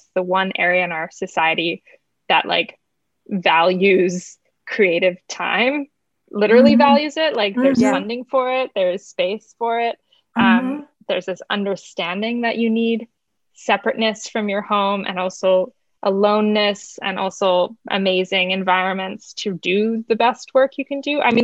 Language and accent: English; East Coast, United States; I recently moved from Brooklyn to Washington State and it's my first time. I grew up in the East Coast